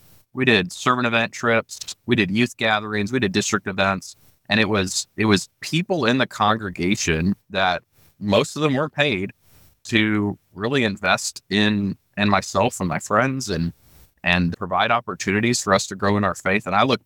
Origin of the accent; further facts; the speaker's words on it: Higginsville, Missouri, United States; also born or lived in Springfield, United States; I look back and see how I grew up in Annual Lutheran in Higginsville, Missouri. And then third grade, we moved to Redeemer at Springfield.